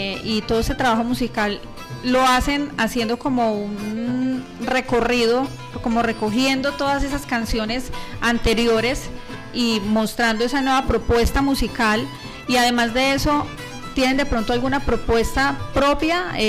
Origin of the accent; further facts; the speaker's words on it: Colombia; nos identifica como colombianos y nos identifica como una cultura real